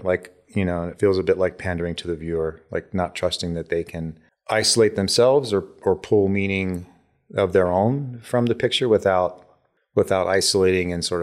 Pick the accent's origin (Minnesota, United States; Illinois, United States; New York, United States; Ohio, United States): Ohio, United States; Well, I grew up in the Midwest in Ohio.